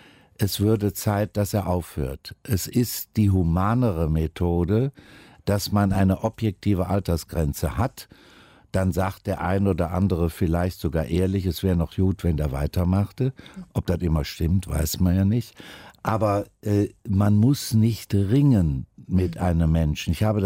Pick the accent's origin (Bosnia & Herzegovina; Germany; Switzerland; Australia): Germany; Düsseldorf, North Rhine-Westphalia; born there; Ich bin in Düsseldorf geboren. Wir wohnten da auf einer Etage in einem Miethaus.